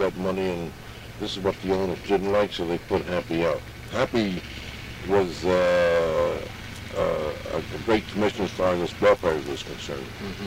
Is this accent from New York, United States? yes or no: no; New Jersey, United States; He settled down in my hometown in New Jersey.